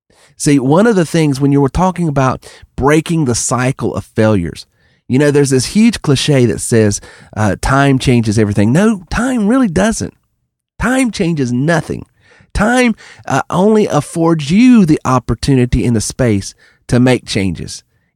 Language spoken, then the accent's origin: English; North Carolina, United States; growing up in North Carolina in the 80s, late 70s and 80s, was the time to understand